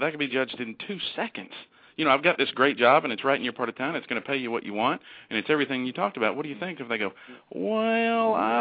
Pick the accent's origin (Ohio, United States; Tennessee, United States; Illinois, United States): Tennessee, United States; Well, see, I'm from Tennessee, so I'm even much more of a hillbilly than you guys.